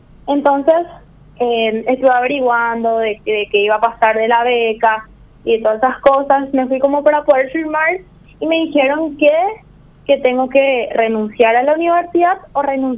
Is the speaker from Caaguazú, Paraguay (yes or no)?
yes; Caaguazú, Paraguay; Yo soy de Caguazú.